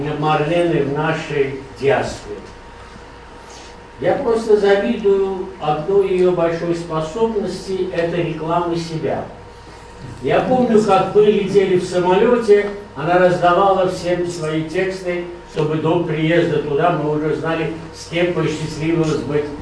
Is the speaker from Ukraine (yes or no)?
no; Armenia; И, конечно, мы, армяне, радуемся, что ты получаешь признание даже за пределами Российской Федерации.